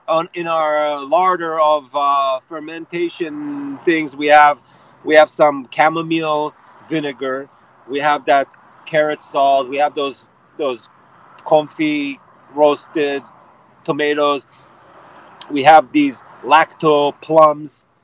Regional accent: Israel; my childhood of growing up in Israel.

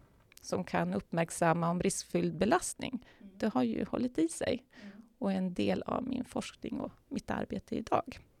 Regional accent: Umeå, Västerbotten County, Sweden; born there; Jag är född i Umeå och började redan som 4-åring spela fiol.

